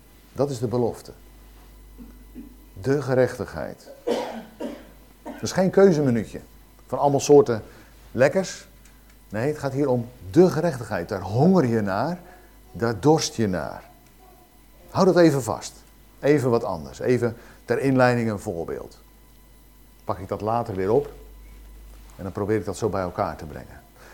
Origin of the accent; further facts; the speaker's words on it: Papendrecht, South Holland, Netherlands; Ik kom uit Papendrecht. Ik ga dan naar de Vrije Baptistengemeente.